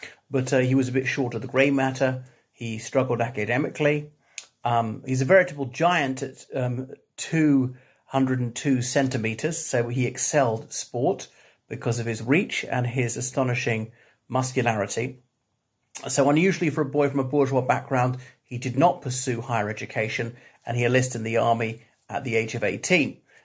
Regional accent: Ireland; from Ireland.

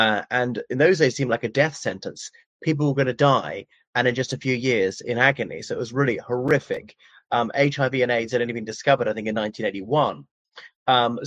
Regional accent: Ireland; from Ireland.

